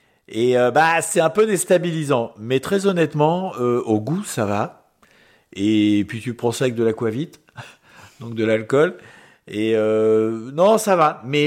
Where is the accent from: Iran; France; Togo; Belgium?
France; j'oublie que je suis français à ce moment-là